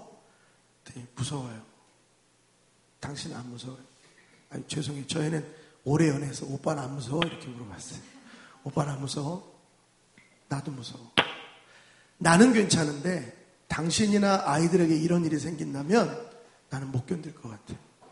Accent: Malaysia; Korean is a second language; 저는 말레이시아에서 왔습니다.

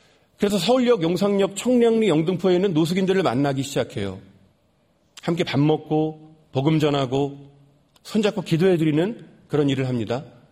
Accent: Chuncheon, Gangwon, South Korea; 제가 그 신학생 때 주말이면 제 고향 강원도 춘천에 내려가서 고향 교회에서 매주마다 봉사를 합니다.

